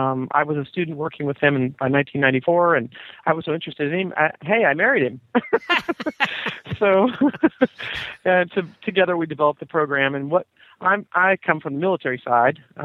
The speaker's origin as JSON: {"language": "English", "town": "Sanford", "region": "Florida", "country": "United States", "tie": "born or raised there", "said": "I'm actually from Sanford, Florida, of recent knowledge. When I grew up, we were riding like wild banshees through the citrus groves. We swam our horses in the lakes in Central Florida."}